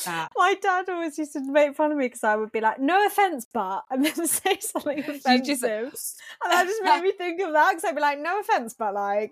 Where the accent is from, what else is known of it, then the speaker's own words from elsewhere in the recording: South of England, United Kingdom; I sound like I'm exactly where I'm from. Just the south of England. Don't pronounce my T's, so that's the clue